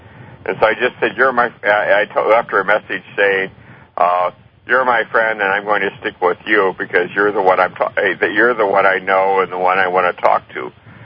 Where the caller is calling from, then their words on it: Melbourne Village, Florida, United States; I'm calling from Melbourne Village, Florida.